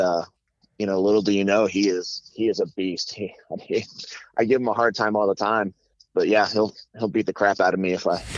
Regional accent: Carbondale, Illinois, United States; So I grew up in Southern Illinois, in a town called Carbondale.

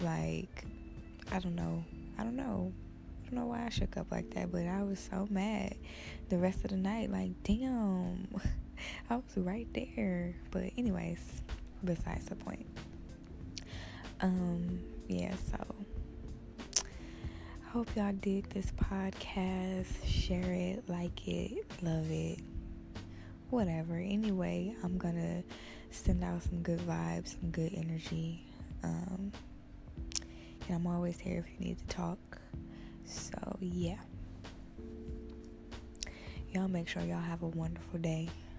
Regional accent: Detroit, Michigan, United States; she was from Detroit and she made it, and I'm from Detroit, I'm trying to make it

